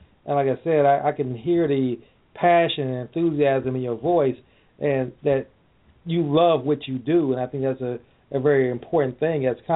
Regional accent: Midwest, United States; Now, I know you come from Chicago. I myself is Midwest as well.

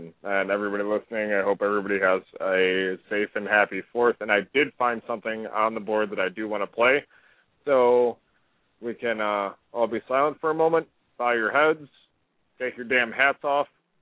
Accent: the South, United States; I'm able to poke fun at this because I'm from the South too

